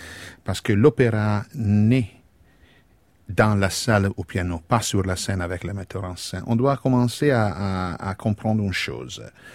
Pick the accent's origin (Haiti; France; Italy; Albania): Italy; born there; Je suis né en Italie, le pays de l'opéra